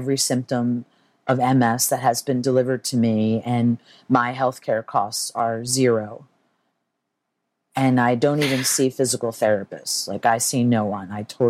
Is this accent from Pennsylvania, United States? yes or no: yes; Philadelphia, Pennsylvania, United States; I'm 100% Italian. That's why … because I'm from Philadelphia.